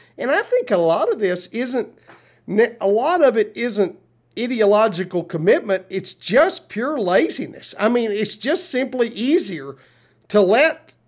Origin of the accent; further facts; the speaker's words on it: United States; And I don't get that as an American.